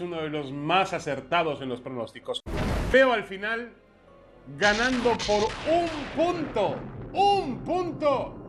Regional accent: Catemaco, Veracruz, Mexico; Yo soy de Veracruz, de Catemaco

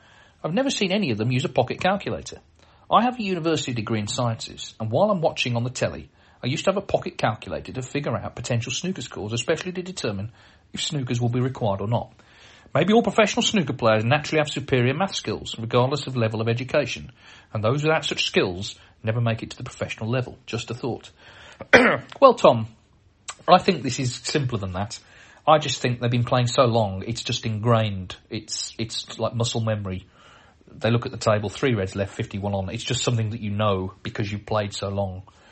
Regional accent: Wales, United Kingdom; I'm from South Wales, so a trip down to Cardiff became almost an annual tradition too.

